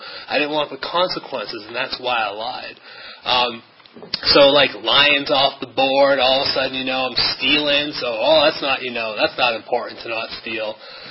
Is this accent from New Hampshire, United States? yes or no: yes; New Hampshire, United States; I'm from New Hampshire, not from around here. And I, you know, went to public high school.